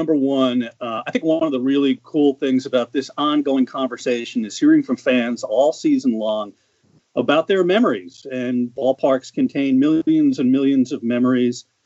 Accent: New York, United States; I have to say, being a New Yorker, I am very much reminded when I walk through that cage approaching the stadium

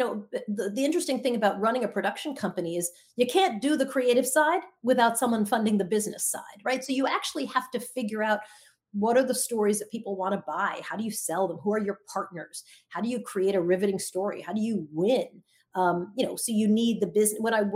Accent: Long Island, New York, United States; I grew up in Long Island. My mom was a teacher. My dad was a professor in Long Island.

